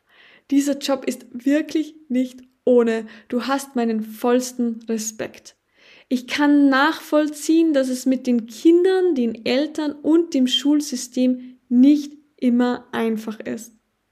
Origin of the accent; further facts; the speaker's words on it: Tyrol, Austria; accent: Tyrolean; Ich bin eine Tirolerin mit einem sehr, sehr starken Dialekt. Also mit einem rollenden R und einem krassen K, sage ich immer so schön.